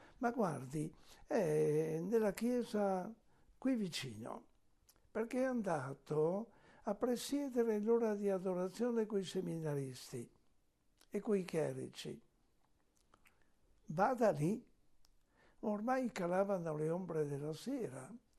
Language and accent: Italian; Verona, Veneto, Italy; dico vengo da Verona